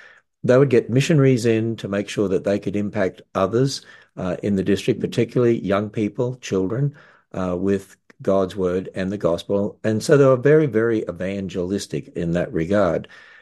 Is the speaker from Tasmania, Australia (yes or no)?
no; Queensland, Australia; accent: Australian; also born or lived in Cairns; now in United States; I have a down under accent because I was born in Australia. Born right up the north in the city of Cairns, actually, and grew up all over the state of Queensland because my father was a teacher and he was transferred every 3 years as he was promoted.